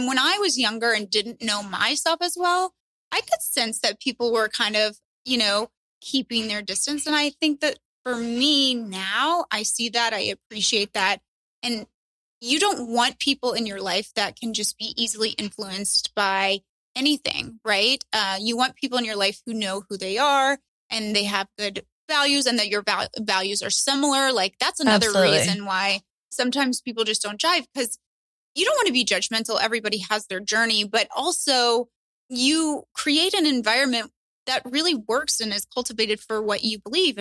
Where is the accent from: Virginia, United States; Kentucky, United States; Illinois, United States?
Kentucky, United States; Lexington; now in Austin, United States; I live in Austin, Texas. They live in my hometown of Lexington, Kentucky. I will fly home for a family week